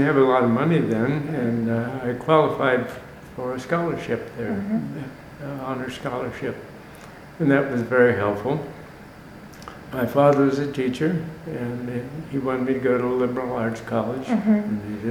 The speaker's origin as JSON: {"language": "English", "town": "Bluffton", "region": "Indiana", "country": "United States", "tie": "born or raised there", "said": "I was born near Bluffton, Indiana, about 2 miles south of the country."}